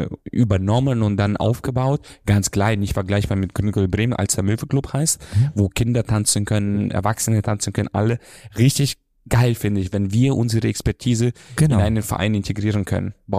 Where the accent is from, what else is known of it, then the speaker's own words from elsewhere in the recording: Transnistria, Moldova; Ich komme ja aus Transnistrien, da sind so 500.000 Menschen nur da.